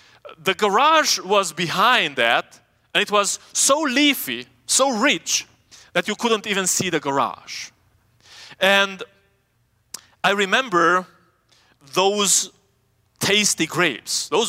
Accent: Romania; now in United States; Since I moved from Romania to the US, I only had the chance to visit my home country, my country of origin.

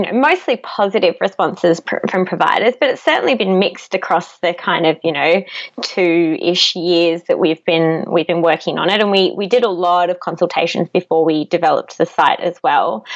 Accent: Sydney, New South Wales, Australia; now in Melbourne, Australia; So moved to Melbourne because I'm originally from Sydney

